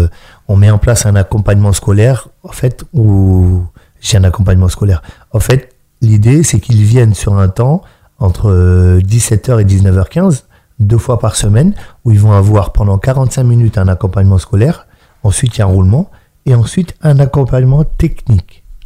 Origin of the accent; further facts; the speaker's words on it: Mantes-la-Jolie, Île-de-France, France; quand on est né et qu'on a grandi à Mantes-la-Jolie, on est mine de rien mis dans une case.